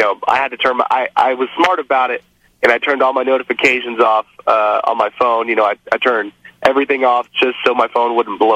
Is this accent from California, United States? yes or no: yes; Vandenberg, California, United States; born there; now in San Antonio, United States; You know, I was born in Vandenberg, but I currently reside and spent most of my adult years in San Antonio, Texas.